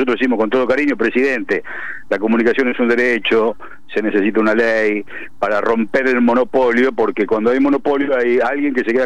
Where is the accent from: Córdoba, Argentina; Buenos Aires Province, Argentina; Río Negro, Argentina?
Buenos Aires Province, Argentina; Lomas de Zamora; yo de pibe nací en Lomas, vivo en Lomas, en mi barrio, o sea, mi papá y mi mamá son de Loma, mis abuelos son de Loma, yo viví toda la vida acá, tengo una vida absolutamente cotidiana, barrial